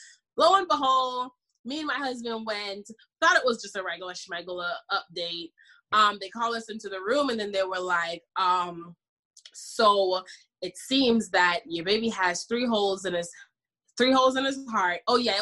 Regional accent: Jamaica; I'm Jamaican, by the way. I'm from the islands.

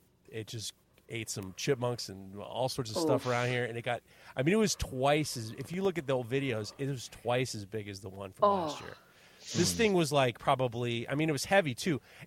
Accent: New York, United States; You know, it's like I'm from Lexington Avenue. The fuck do I know about this?

